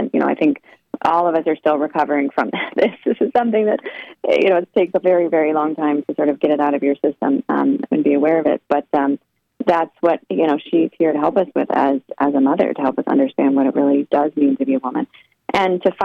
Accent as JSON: {"language": "English", "region": "Oregon", "country": "United States", "tie": "born or raised there", "said": "I grew up in Oregon, went to the University of Oregon."}